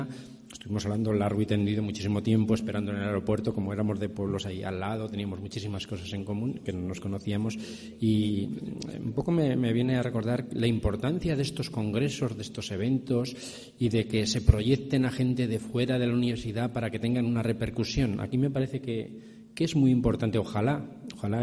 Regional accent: Castilla-La Mancha, Spain; now in Valencia, Spain; Él era de Molina de Aragón, vengo de Valencia, pero soy de un pueblo de Castilla-La Mancha, de ahí al lado de Molina de Aragón

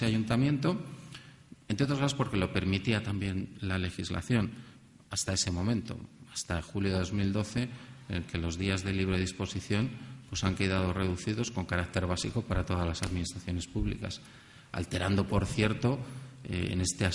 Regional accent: Spain; a veces como somos los españoles que... cualquiera tiempo pasado fue mejor

